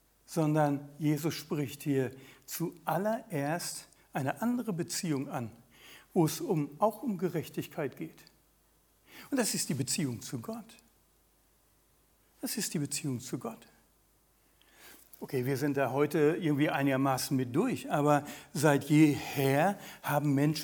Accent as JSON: {"language": "German", "region": "West Germany", "country": "Germany", "said": "Als Wessi, ich glaube, als Ossi ist das noch."}